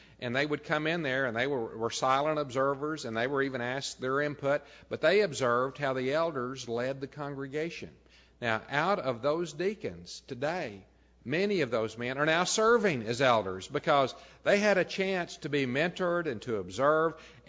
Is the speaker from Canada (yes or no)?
no; Texas, United States; Whenever I was a boy, that was in the days, at least where I grew up in West Texas, before youth groups.